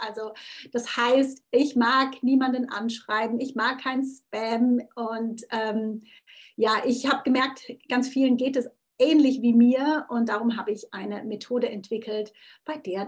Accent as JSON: {"language": "German", "country": "Switzerland", "tie": "born or raised there", "second_language": "German", "said": "Und eben als Schweizerin ist ja Hochdeutsch für mich auch eine Fremdsprache. Nur, das merkt man nicht, wenn man natürlich, also ich bin ja am Bodensee aufgewachsen, an der Grenze und das war alles eins für mich."}